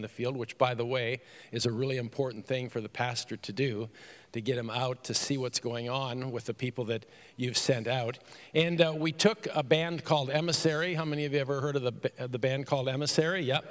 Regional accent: Canada; now in United States; And, you know, I'm a Canadian transplanted into Michigan. Why Michigan? I have no idea. But nevertheless, well, I do actually. God put us there.

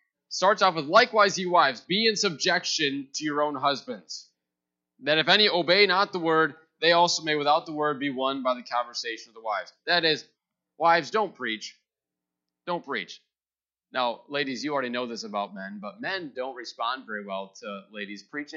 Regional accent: United States; But I'm an American and I have rights.

